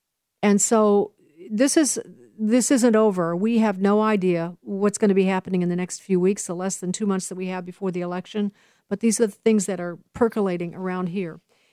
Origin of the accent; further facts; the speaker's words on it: Chicago, Illinois, United States; You know, I'm from Chicago. We know what Michelle used to be like.